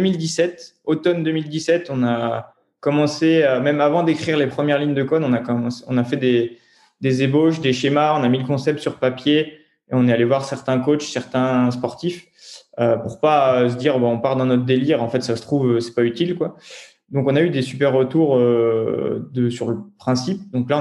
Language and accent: French; Grenoble, Auvergne-Rhône-Alpes, France; nous on est grenoblois